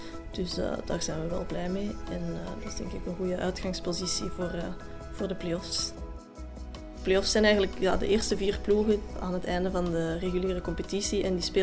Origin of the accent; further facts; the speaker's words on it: Edegem, Flanders, Belgium; also born or lived in Hove; Ik ben oorspronkelijk van Edegem en dan heb ik ook lang in Hoven gewoond.